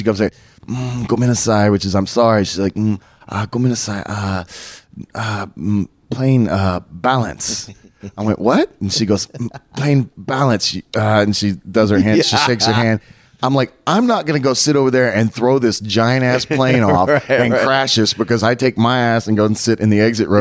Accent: Dallas, Texas, United States; You know, it benefited me because it was basically my hometown. That's your hometown, yeah. 20 minutes from my house. My family were 4 rows back. All these people, you know, my career more or less started in the Dallas area.

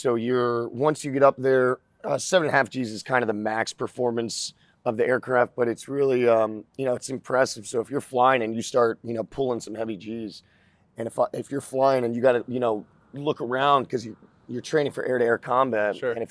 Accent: Florida, United States; also born or lived in South Jersey; I grew up in Florida. I was in the Northeast, in South Jersey, till I was about 12, and then right. I moved down to Florida Grew up 4 hours north of here, a little place called Citrus County.

